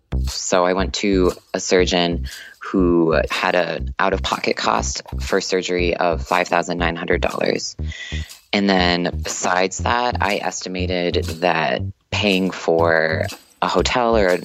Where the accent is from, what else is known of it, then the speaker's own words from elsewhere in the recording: Minnesota, United States; I'm an engineering student. I'm from Minnesota.